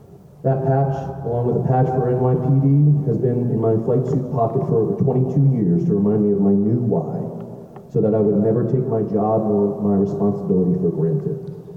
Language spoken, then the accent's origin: English; Brooklyn, New York, United States; Growing up in Brooklyn, we didn't have a lot of Navy going on.